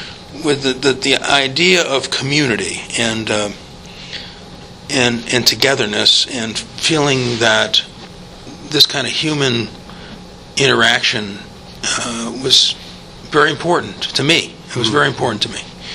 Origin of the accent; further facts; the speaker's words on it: Dowdsville, United States; I thought back to growing up in Dowdsville, and we had people who were mentally quite disturbed, but who somehow we integrated them somehow into this little community.